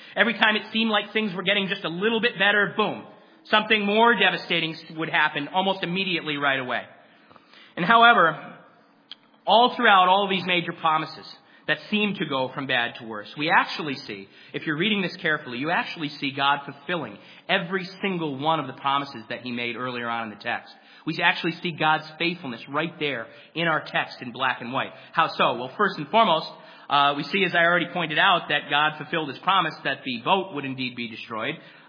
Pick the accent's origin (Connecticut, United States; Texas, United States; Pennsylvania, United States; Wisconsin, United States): Connecticut, United States; Glastonbury; My hometown of Glastonbury is home to what is called Rattlesnake Mountain, which is actually right around the corner from my parents' house, the house that I grew up in.